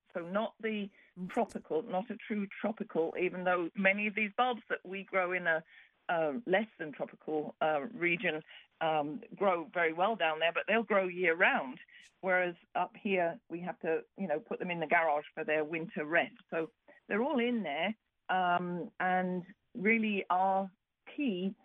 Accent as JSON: {"language": "English", "region": "England", "country": "United Kingdom", "tie": "born or raised there", "moved": "yes", "lives_now": "United States", "said": "you said I grew up in England, so we used to have the woods with all of the bluebells"}